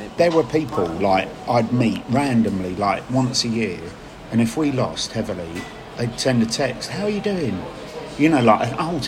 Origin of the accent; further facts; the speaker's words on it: Stoke-on-Trent, West Midlands, United Kingdom; And I think, where do you come from? I'm a Liverpool fan from Stoke.